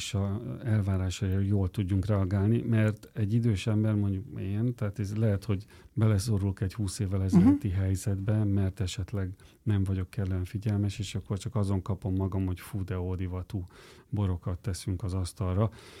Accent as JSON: {"language": "Hungarian", "town": "Eger", "region": "Heves", "country": "Hungary", "said": "Hát mondom, egri vagyok, biztos nem fáj, menjünk el a boros ügyre."}